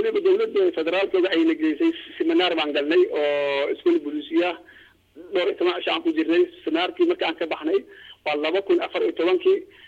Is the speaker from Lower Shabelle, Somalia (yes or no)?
yes; Lower Shabelle, Somalia; degmada qodiiri aan ku dhashay deegaankaana ma gartay